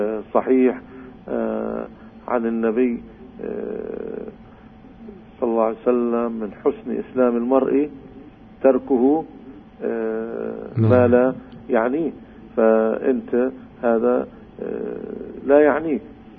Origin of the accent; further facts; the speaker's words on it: Palestine; وهو المعمول به عندنا في فلسطين